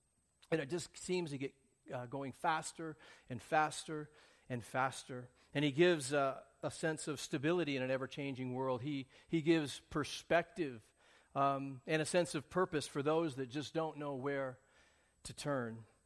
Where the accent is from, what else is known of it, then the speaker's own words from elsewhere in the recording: Orange County, California, United States; I mean, we're from Orange County, and this is like Disneyland East or something.